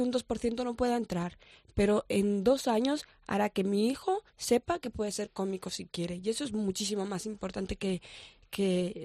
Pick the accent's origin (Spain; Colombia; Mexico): Spain; yo soy una mujer española, yo me he criado aquí, mi cultura ha sido aquí, me he educado aquí, mi imaginario es de aquí.